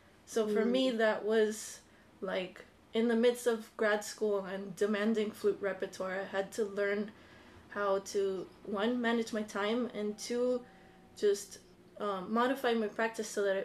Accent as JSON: {"language": "English", "town": "Miami", "region": "Florida", "country": "United States", "said": "I'm from Miami, Florida."}